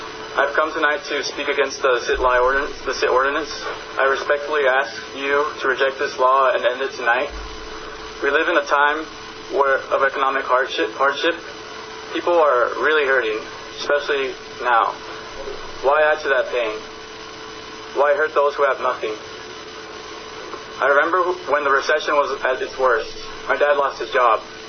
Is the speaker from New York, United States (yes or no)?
no; Berkeley, California, United States; I grew up in Berkeley my whole life. I grew up in the culture of tolerance and respect.